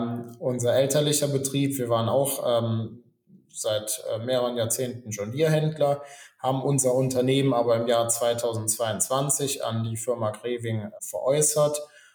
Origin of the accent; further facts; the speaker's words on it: Euskirchen, North Rhine-Westphalia, Germany; bin 28 Jahre alt, komme gebürtig aus dem Rheinland, aus Euskirchen, in der Nähe von Köln.